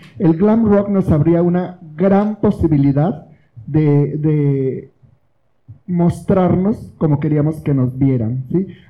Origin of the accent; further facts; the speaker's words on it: Mexico City, Mexico; como las mexicanas siempre hemos sido muy malinchistas y muy, muy fáciles de influenciar